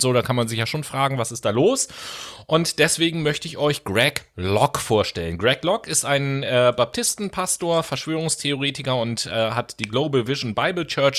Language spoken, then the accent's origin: German; Hamburg, Germany; muss ich als Hamburger an dieser Stelle einfach sagen